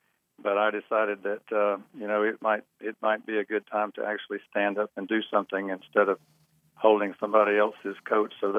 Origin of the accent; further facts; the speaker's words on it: Florence, Alabama, United States; I am an Alabamian from birth. I grew up in Florence, Alabama.